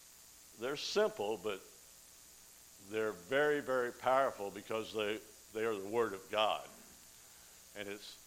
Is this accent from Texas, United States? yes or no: yes; Texas, United States; I started thinking back to when I grew up in West Texas and Mama took us to church.